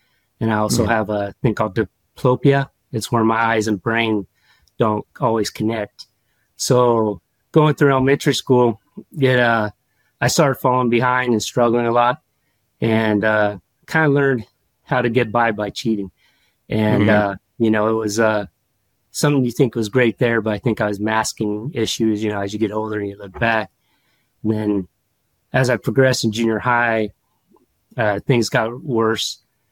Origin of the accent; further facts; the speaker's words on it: California, United States; I actually grew up in the Central California where it's all farmland and almond orchards and a lot of agriculture.